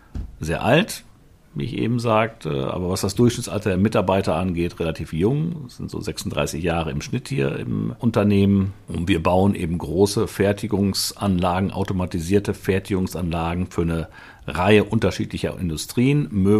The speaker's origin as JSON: {"language": "German", "town": "Paderborn", "region": "North Rhine-Westphalia", "country": "Germany", "said": "Also ich bin gebürtiger Paderborner, da komme ich her"}